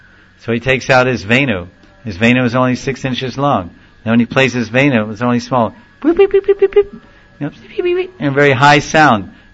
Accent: Mumbai, Maharashtra, India; I said, we're from Bombay, we're going to Haridwar tomorrow or tonight.

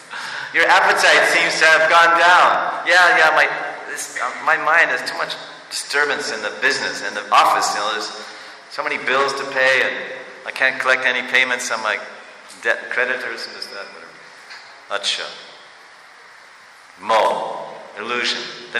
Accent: India; English is a second language; I'm from India.

